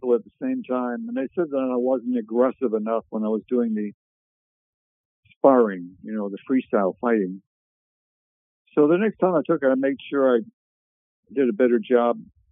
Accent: Guadalajara, Jalisco, Mexico; moved away as an adult; now in San Diego, United States; I worked part-time after graduating from high school in Guadalajara, Mexico. I moved up to San Diego with my parents

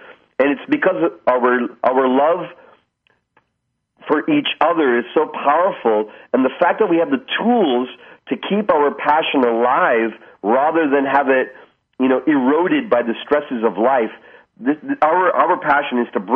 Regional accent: Canada; I grew up in East Indian origin background, raised in Canada.

